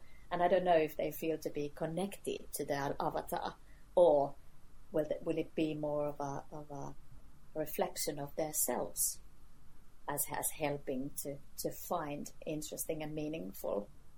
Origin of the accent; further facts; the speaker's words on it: Finland; I come from Finland